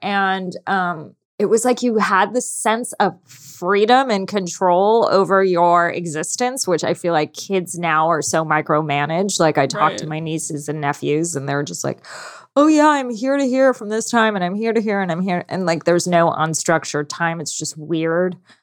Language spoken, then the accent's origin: English; San Francisco, California, United States; I grew up in San Francisco.